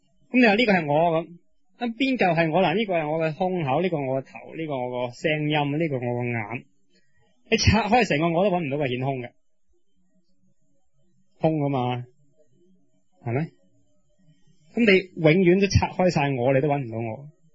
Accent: Guangdong, China; 我哋广东人用咩做文字啊？用广东话咯。

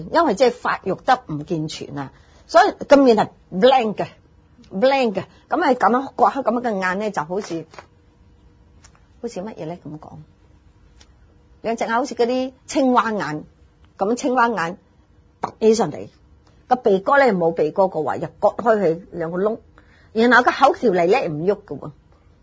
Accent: China; 我这种精神呢，我们中国人真的要学一下

